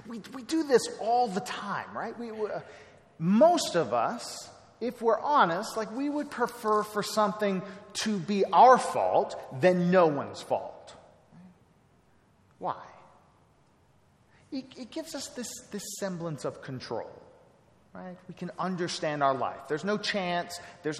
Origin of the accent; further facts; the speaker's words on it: Texas, United States; but I'm a Texan, and so I have to say that.